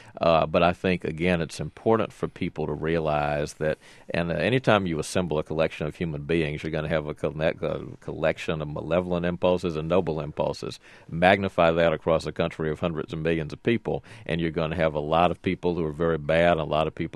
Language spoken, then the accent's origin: English; Montgomery, Alabama, United States; Growing up in the South, unfortunately, you're all too accustomed to stories about racial violence. I grew up in Montgomery, Alabama.